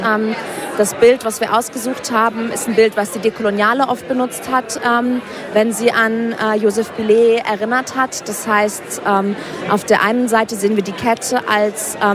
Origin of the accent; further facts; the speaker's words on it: West Germany, Germany; ich bin in Westdeutschland, Jan in Süddeutschland zur Schule gegangen